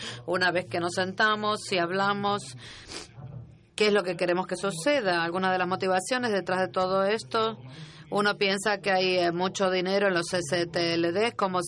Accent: Fiji; provengo de las Islas Fiji en el Pacífico.

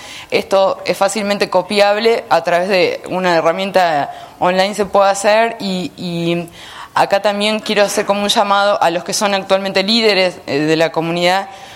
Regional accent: Argentina; en mi país, en Argentina

